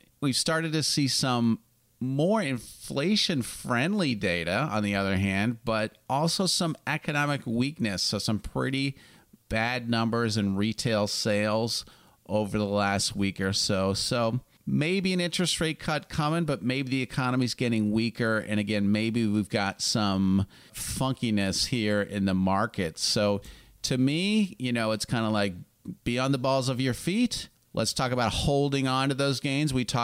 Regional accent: Chicago, Illinois, United States; Now, I'm actually a Bulls fan, just to make life confusing. I grew up in Chicago.

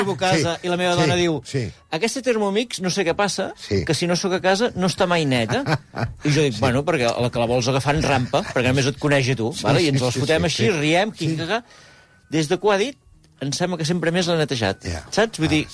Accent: Arbúcies, Catalonia, Spain; No va guanyar el meu poble. A més, quan em van triar per dirigir, per presentar aquests premis, era a finals de juliol, i a principis de setembre, quan em van confirmar la data i que tot anava endavant, em van dir, hi ha una cosa, que és que Arbúcies és dels finalistes.

